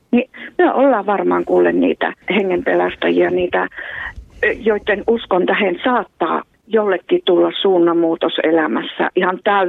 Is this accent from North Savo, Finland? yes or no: yes; Nilsiä, North Savo, Finland; moved away as an adult; now in Helsinki, Finland; No minä olen lähtöisin pieneltä paikkakunnalta Nilsiästä, jossa tulin 32 vuotta sitten uskoon. Ja 18 vuotta sitten Jumala johdatti minut tänne Helsinkiin